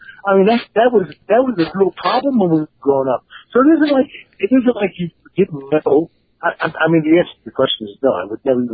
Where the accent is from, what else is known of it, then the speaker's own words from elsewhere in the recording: Annapolis, Maryland, United States; And, you know, I was raised in Annapolis, the D.C. area, in the 60s and 70s, right?